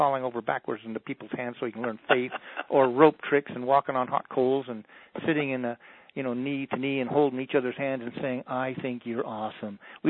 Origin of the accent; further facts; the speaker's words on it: Arizona, United States; I was raised on the Navajo Indian Reservation in Arizona. I was the only white boy in my class, and all the Indians hated me because I was white.